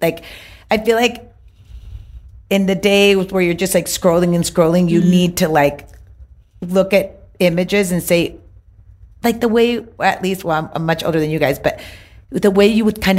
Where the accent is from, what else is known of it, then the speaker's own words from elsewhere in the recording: Memphis, Tennessee, United States; also born or lived in Florida; I remember growing up in Memphis. I think I told your mom this. I remember growing up in Memphis.